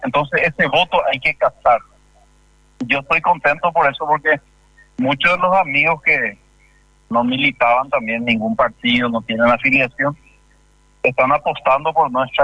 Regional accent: Ayolas, Misiones, Paraguay; los dos somos de Ayola

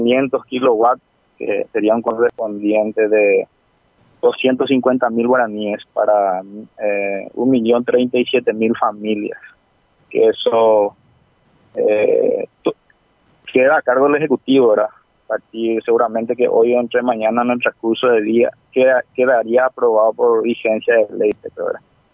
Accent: Paraguay; Aquí ya no existe color, aquí ya no existe. Acá somos nosotros los paraguayos.

